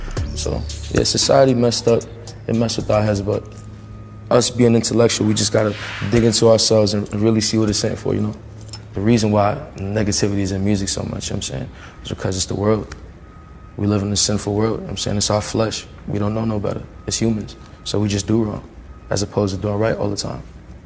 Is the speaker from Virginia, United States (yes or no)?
no; Canarsie, New York, United States; the environment that I came from Canarsie, they mess with our environment